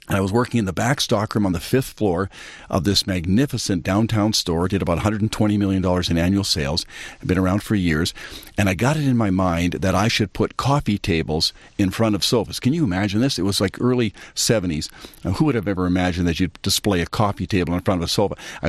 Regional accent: Red Deer, Alberta, Canada; born there; I was born in Red Deer, Alberta in 1954 in a very small town south of Edmonton, Alberta.

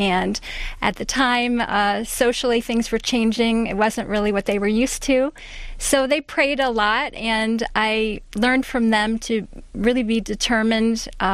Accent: Florida, United States; I'm from a big family. I grew up in Florida, as you mentioned, and my father was a professor of aerospace engineering at the University of Florida.

